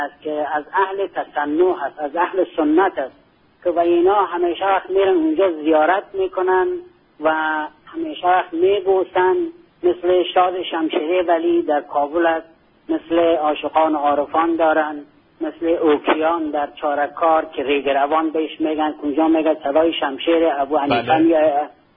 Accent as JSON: {"language": "Persian", "country": "Afghanistan", "said": "ما خود ما هستیم از افغانستان هستیم"}